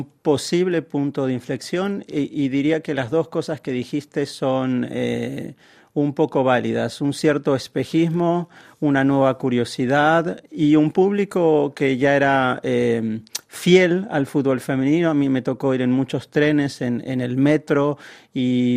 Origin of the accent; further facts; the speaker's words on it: Argentina; also born or lived in Mexico / France; now in Brazil; soy mexicano-argentino, es decir, que nací en México, pero crecí en Argentina y en este momento vivo en Brasil